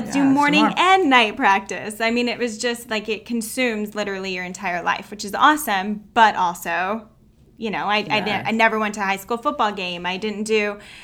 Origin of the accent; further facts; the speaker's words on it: California, United States; I am from California.